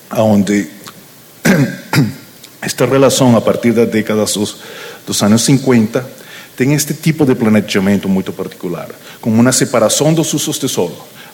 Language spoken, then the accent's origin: Portuguese; Venezuela; Portuguese is a second language; now in Mexico; Eu sou venezuelano, moro no México. Estou tentando aprender português.